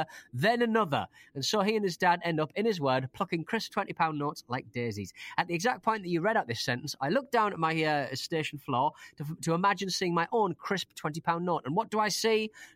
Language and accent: English; Southampton, South East England, United Kingdom; I'm from Southampton, and so this is where that coincidence begins.